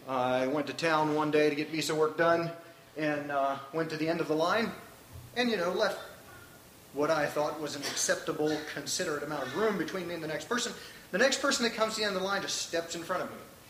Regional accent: United States; But I'm still American enough that I couldn't just be too self-assertive and use my elbows.

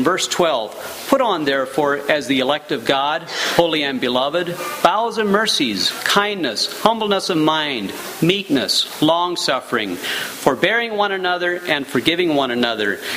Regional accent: Ohio, United States; I remember growing up in East Holmes, where I grew up in Ohio, was a dry area.

